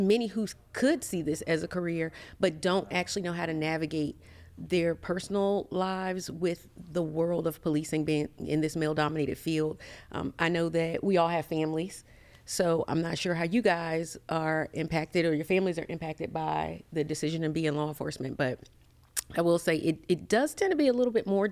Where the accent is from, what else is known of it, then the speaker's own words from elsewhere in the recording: Hampton, Virginia, United States; So actually, I'm a true Hamptonian. I grew up in Hampton. I grew up on Chill Road, graduated Hampton High School, graduated Hampton University.